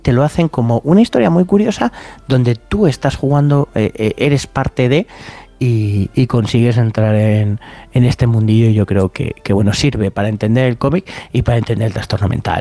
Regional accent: Spain; además somos muy españoles, el humor negro nos encanta

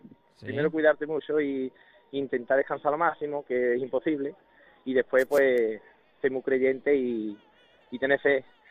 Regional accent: Osuna, Andalusia, Spain; No, hombre, yo soy de Osuna.

